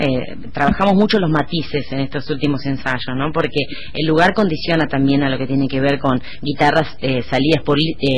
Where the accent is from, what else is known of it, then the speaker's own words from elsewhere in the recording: Tierra del Fuego, Argentina; Mirar el mapa permanentemente, mirarlo, viajarlo, conocerlo, nos lleva a los fueguinos a conocer casi toda la Argentina.